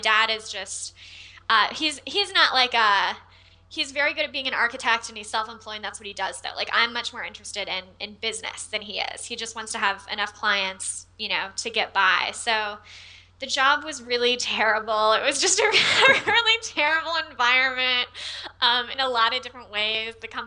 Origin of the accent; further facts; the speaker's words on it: Austin, Texas, United States; accent: Texan; I'm originally from Austin, Texas.